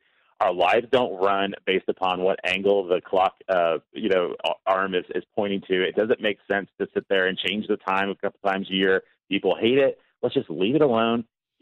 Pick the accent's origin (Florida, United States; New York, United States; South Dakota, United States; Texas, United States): Texas, United States; But the thing is that as a Texan, as a person who serves in the Texas State Guard